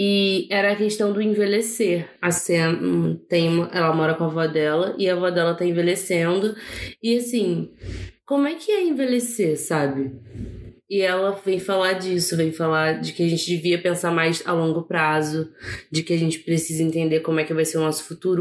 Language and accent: Portuguese; São Paulo, Brazil; also born or lived in New York; eu sou paulista.